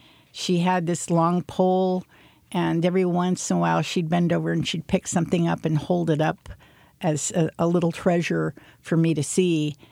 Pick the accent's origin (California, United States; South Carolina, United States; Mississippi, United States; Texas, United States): California, United States; Chico; born there; a place I'd never visited, even though I was born in Chico.